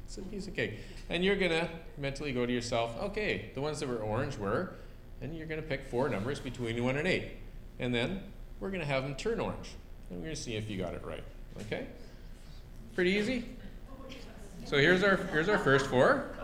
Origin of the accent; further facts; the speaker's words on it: Calgary, Alberta, Canada; And because I'm from Calgary and used to bull ride